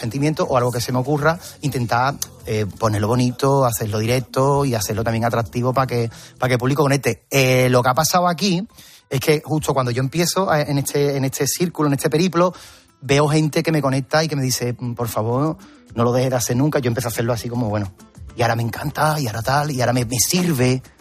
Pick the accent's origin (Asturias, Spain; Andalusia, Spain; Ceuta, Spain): Andalusia, Spain; Cádiz